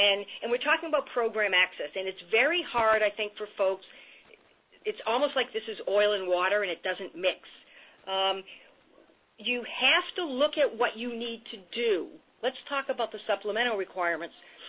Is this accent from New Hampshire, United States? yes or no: yes; New Hampshire, United States; Where I grew up in New Hampshire, we had neighborhood pools that the city offered.